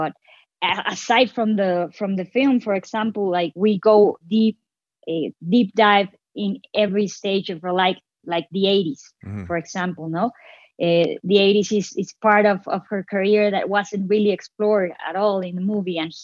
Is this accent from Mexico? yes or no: yes; Mexico; I grew up in Mexico. I was born and raised in Mexico. As a Mexican